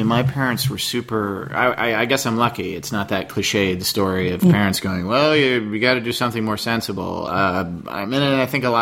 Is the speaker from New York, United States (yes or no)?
no; Boston, Massachusetts, United States; born there; I was born in Boston, Massachusetts.